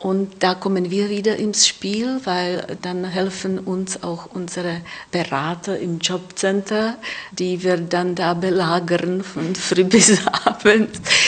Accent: Moravia, Czechia; now in Germany; Ich komme aus Mähren und ich bin früh aufgewacht und mein Großvater saß am Radio und weinte.

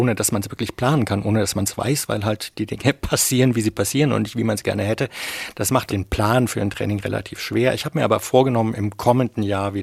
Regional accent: Bavaria, Germany; Ich komme aus dem Mittelfränkischen, aus der Nähe von Roth.

